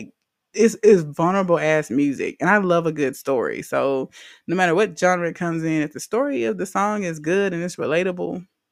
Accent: Louisiana, United States; And I love it because I'm from Louisiana.

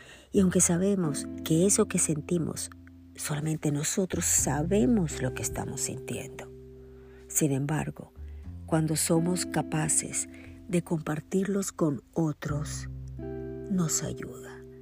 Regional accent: Nicaragua; sabrás de que soy nicaragüense, te habrás dado cuenta en otras oportunidades que me has escuchado, que he mencionado que soy de Nicaragua

